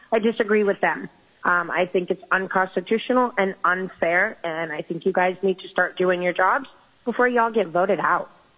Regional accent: Wasilla, Alaska, United States; I am from Wasilla.

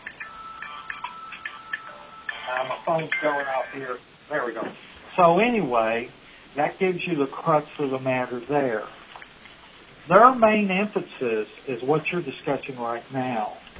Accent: Kentucky, United States; in my home state of Kentucky, where I grew up and went to school.

